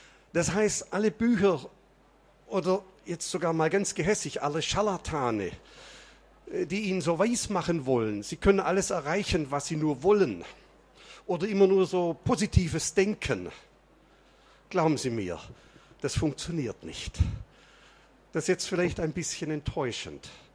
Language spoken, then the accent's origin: German; Baden-Württemberg, Germany; accent: Swabian; Oder wie man in meiner Heimat sagt, grüß Gott. Sie werden unschwer den Schwaben im Laufe des Vortrages erkennen.